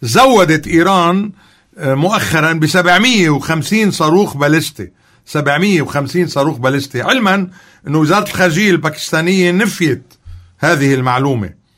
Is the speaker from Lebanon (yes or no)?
yes; Lebanon; بس نحن منرفض كلبنانيين بثقافتنا انه يكون حدا وصي علينا